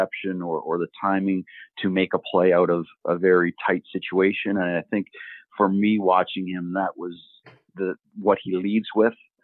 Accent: Ottawa, Ontario, Canada; he's from Ottawa and I'm from Ottawa as well. So I've known of him and his brother growing up in Ottawa for years.

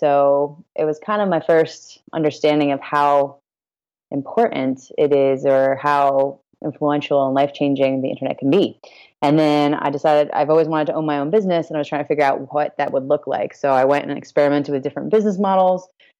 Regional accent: Connecticut, United States; also born or lived in New Zealand; now in Portland, United States; I'm from Connecticut and then I moved to New Zealand for the past decade. And then I've just come back and moved to Portland, Oregon.

